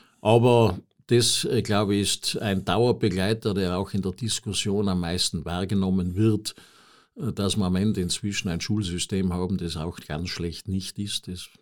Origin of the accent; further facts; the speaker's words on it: Sölden, Tyrol, Austria; ich bin auch ein Kind der Zeit und weiß noch in Sölden, dass das Abwasser eigentlich über eine Dreikammer-Klärsickergrube entsorgt wurde